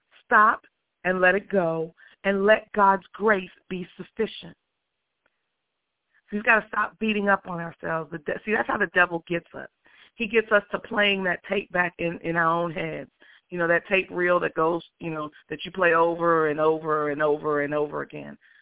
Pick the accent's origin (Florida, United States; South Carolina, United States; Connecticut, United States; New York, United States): New York, United States; Growing up in New York, we are not necessarily the turn the other cheek type people.